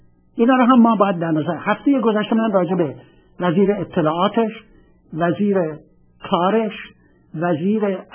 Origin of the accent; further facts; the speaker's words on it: Iran; به عنوان یه ایرانی اعتبار همه ما میره بالا